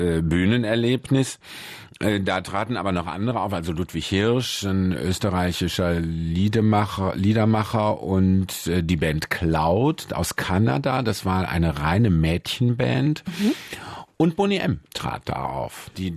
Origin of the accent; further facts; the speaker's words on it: Mülheim an der Ruhr, North Rhine-Westphalia, Germany; now in Cologne, Germany; Mülheim an der Ruhr ist meine Geburtsstadt. Da war ich bis 17 und dann bin ich nach Köln und zwischendurch bin ich wieder zurück. Aber ich glaube, jetzt lebe ich mit einigen Unterbrechungen schon 35 Jahre in Köln.